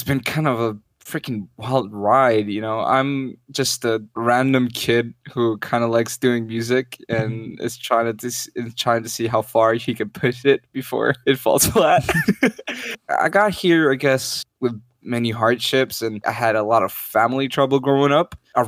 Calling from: Tuscany, Italy; I'm calling from Tuscany, Italy.

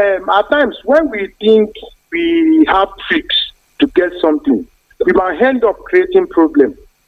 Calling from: Abeokuta, Ogun, Nigeria; I'm calling from Abeokuta.

